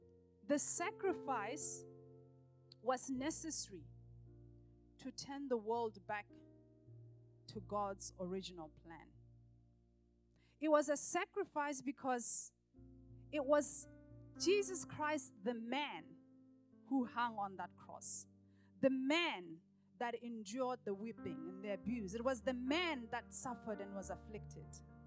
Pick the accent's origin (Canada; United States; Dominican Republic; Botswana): Botswana; when I was about 15 or 16, back in my home country in Botswana